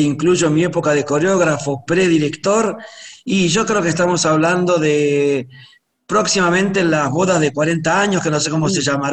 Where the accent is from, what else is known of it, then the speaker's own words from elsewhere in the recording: Argentina; nosotros como argentinos y tangueros